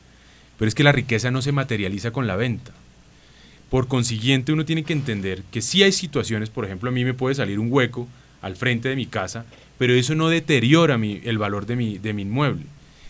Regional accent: Bogotá, Colombia; nosotros como bogotanos

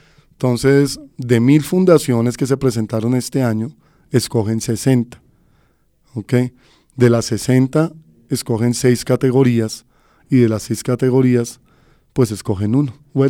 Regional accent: Soacha, Cundinamarca, Colombia; somos de Soacha, la Fundación Mundial Pide Vida nació acá en Soacha.

